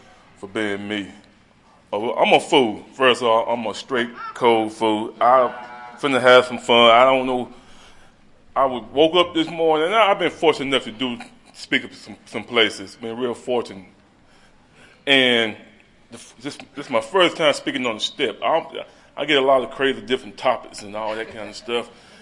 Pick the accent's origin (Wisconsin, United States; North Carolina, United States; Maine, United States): North Carolina, United States; I'm from North Carolina, I'm a country boy, born and raised in North Carolina. My grandma raised me.